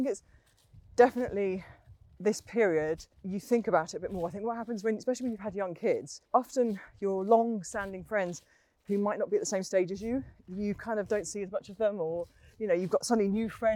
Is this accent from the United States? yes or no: no; Newcastle, North East England, United Kingdom; moved away as an adult; You know, I came down from Newcastle, 23 years old.